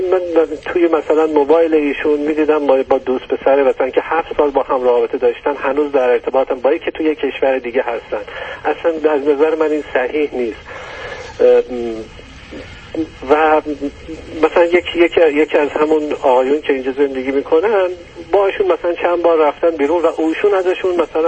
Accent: Shiraz, Fars, Iran; moved away as an adult; من الان دیگه به قول من تقریبا یه 4-5 سال از ایران اومدم بیرون، این تعارف رو گذاشتم کنار، اصلا ما شیرازی هستیم یه خود تعارفی هستیم

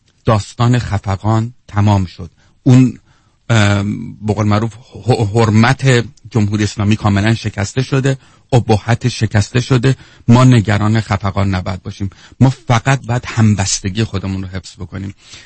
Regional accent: Tehran, Tehran Province, Iran; من تش با ته دسته داره، یعنی از خانواده های قدیمی تهران هستم، در هیچ طرف هم هیچ نسبتی نه با کردی نه تو با ترکی، هیچ کسی ندارم.

